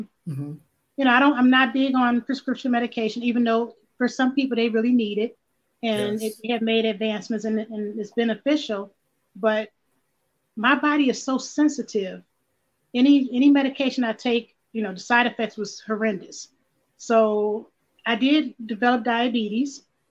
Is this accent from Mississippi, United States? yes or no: no; Cleveland, Ohio, United States; I grew up in Cleveland. You know, went to Cleveland Public Schools.